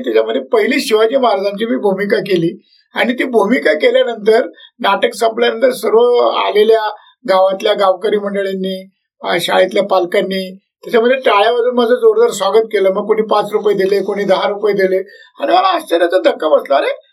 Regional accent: Kadus, Maharashtra, India; ते माझं कडूस गाव ग्रामीण भागातलं राजगुरुनगर पासून 6 मैल असलं ना पुणे जिल्ह्यातलं गाव आहे माझं त्याच्यामध्ये. आणि पहिली ते 5वी माझं शिक्षण कडूस राजगुरुनगर इथे जीवन शिक्षण मंदिर मध्ये झालेलं आहे.

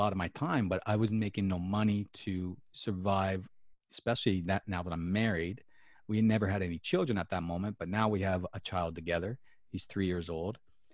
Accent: Nova Scotia, Canada; I wasn't born there. I was born in Cape Breton Island, I'm an island boy, over in Nova Scotia there on the East Coast, where people talk a lot faster, and you definitely know there's an accent there.

